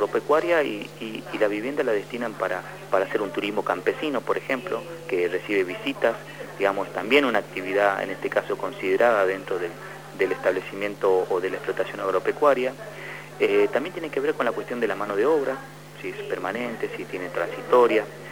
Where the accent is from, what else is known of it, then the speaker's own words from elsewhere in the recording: General Mosconi, Salta, Argentina; yo soy de General Mosconi específicamente